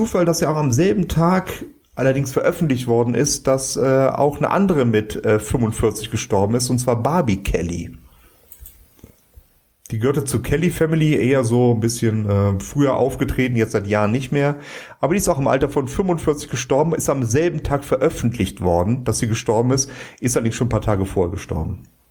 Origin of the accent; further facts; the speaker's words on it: Cologne, North Rhine-Westphalia, Germany; so als Kölsche